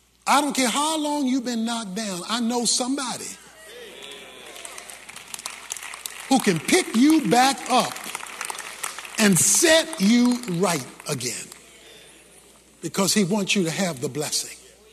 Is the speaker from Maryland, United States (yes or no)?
yes; Baltimore, Maryland, United States; born or raised there